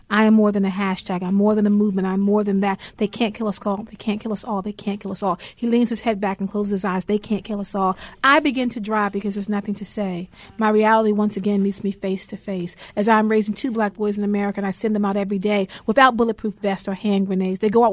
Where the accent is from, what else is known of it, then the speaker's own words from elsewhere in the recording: New York, United States; now in Baltimore, United States; We chose Baltimore as our home. We are originally from New York, and we moved to Baltimore for my husband to launch a feeding ministry for the homeless.